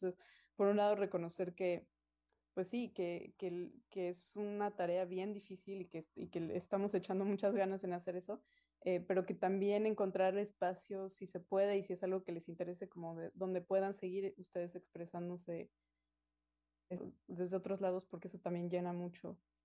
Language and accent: Spanish; Mexico; first language Spanish; moved away as an adult; also born or lived in United States; now in Canada; yo crecí en México hablando español, esa es mi lengua materna y la lengua en la que me siento más cómoda expresándome, y luego me fui a hacer un doctorado a Estados Unidos, y ahora estoy aquí en Canadá